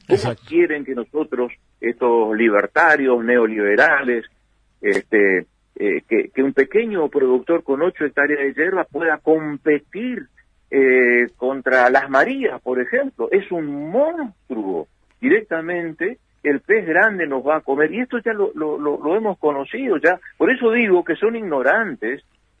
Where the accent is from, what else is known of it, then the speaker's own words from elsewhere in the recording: Colonia Guaraní, Misiones, Argentina; Hoy aquí, en mi pueblo, en Colonia Guaraní, están pagando 4.500 pesos la tonelada